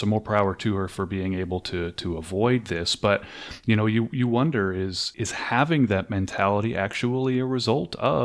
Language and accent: English; California, United States; I'm from Southern California, and I still have not been to that.